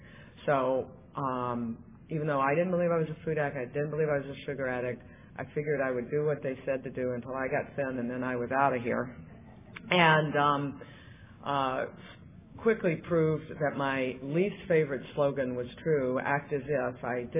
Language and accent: English; White Plains, New York, United States; I'm a compulsive overeater. I'm from White Plains, New York.